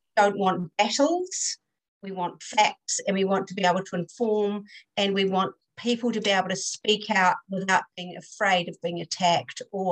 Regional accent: New Zealand; And I've had a practice in New Zealand. Oh, yes, I'm from New Zealand.

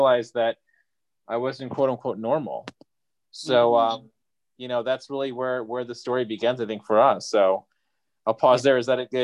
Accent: Chicago, Illinois, United States; But I was born and raised in Chicago and, you know, was from a family that was very kind of typical immigrant, you know, the kind of East meets West.

